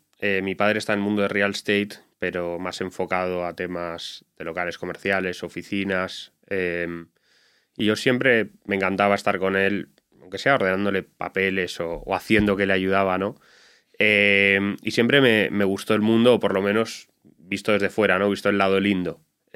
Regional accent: Madrid, Community of Madrid, Spain; also born or lived in Switzerland; Yo, mis padres son ambos argentinos, pero yo nací y me crié aquí en Madrid. Estudié en un colegio suizo, que mi educación fue en alemán.

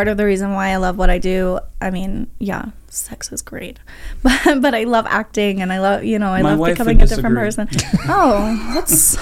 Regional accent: Colorado, United States; now in Las Vegas, United States; That's what I love about Vegas is the opportunity out here. I'm from Colorado where there's no opportunity. You know, you go skiing, you tip some cows, you know.

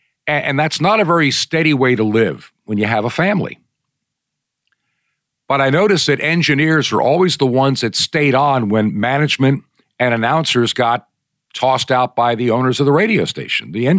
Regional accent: New York, United States; also born or lived in Brooklyn; I was born in Brooklyn, New York in 1954 to an unwed mother. I was placed for adoption before the age of 1.5 to a family living in Long Island.

